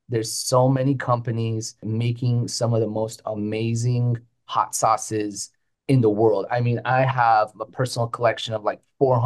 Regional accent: Florida, United States; We're already here. This is our home. We grew up in Florida. We're native Floridians.

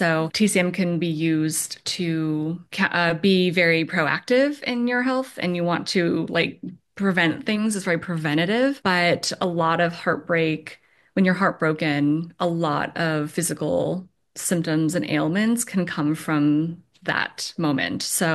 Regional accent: Seattle, Washington, United States; I'm from Seattle. Like, I grew up there. I was born there. I lived there my whole life up until I left for college.

